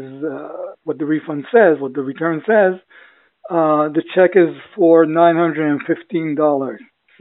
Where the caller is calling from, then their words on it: Israel; I'm calling from Israel.